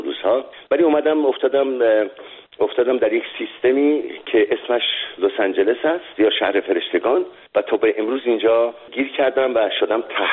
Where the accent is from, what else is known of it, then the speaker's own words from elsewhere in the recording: Iran; moved away; در مقطع انقلاب من از ایران اومدم بیرون